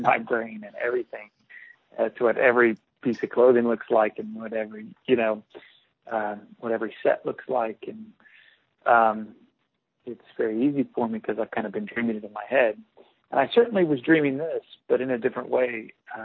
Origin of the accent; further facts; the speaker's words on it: Arkansas, United States; I'm from Arkansas, which is the Delta, which is flat.